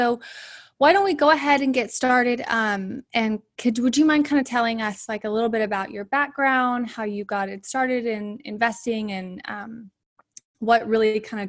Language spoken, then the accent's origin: English; Fort Worth, Texas, United States; I'm from Fort Worth.